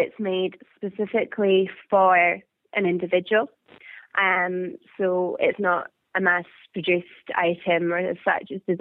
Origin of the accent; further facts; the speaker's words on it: Scotland, United Kingdom; So because I'm from the Highlands, my whole family's from the Highlands, the whole inspiration behind the collection is from the Highlands, it made sense to take the collection home to the Highlands.